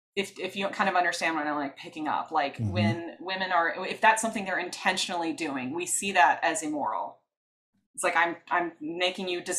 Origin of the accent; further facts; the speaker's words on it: United States; like I'm an American, I grew up here, this is kind of like my Western perspective, Christian heritage background.